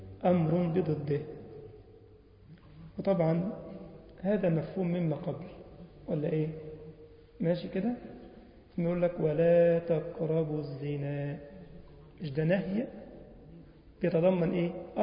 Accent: Egypt; انما بص عندنا في مصر يعني ينظر

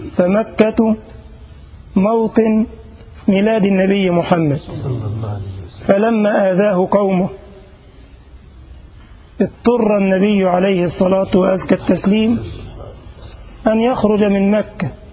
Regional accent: Egypt; نعم أنا مصري أنتمي إلى مصر

